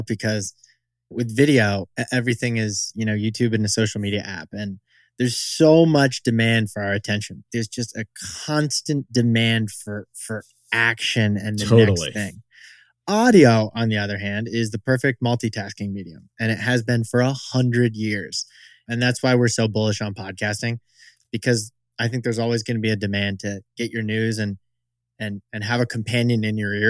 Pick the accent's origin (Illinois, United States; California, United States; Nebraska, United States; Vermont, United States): Vermont, United States; I'm born and raised in rural Vermont.